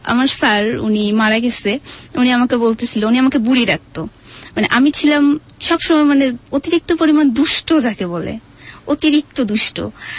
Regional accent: Dhaka, Dhaka Division, Bangladesh; আমি মোহাম্মদপুর থেকে আসছি

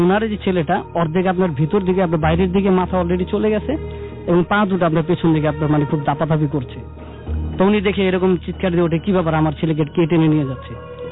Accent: Dhaka, Dhaka Division, Bangladesh; এসেছি জান্নাতবাগ কামরাঙ্গীর থেকে।

